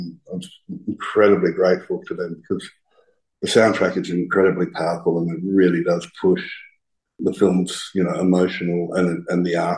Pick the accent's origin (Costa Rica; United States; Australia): Australia; Central Australia; I'm from Central Australia.